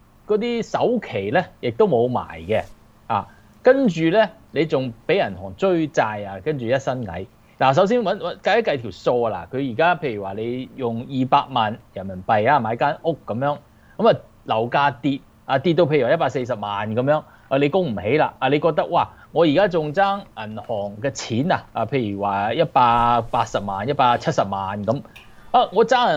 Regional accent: China; 你知道樓市，我哋中國人中意買樓噶嘛

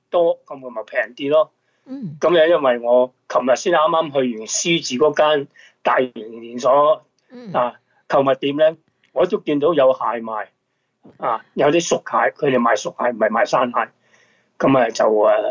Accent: China; 我哋中國人叫佢做南瓜節嘅啊

